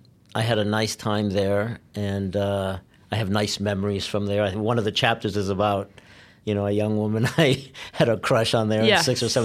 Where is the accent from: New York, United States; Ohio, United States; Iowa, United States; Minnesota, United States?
Ohio, United States; Cleveland; also born or lived in Montevideo, Uruguay; It is. And then we moved to the U.S. just before my eighth birthday, right around my eighth birthday.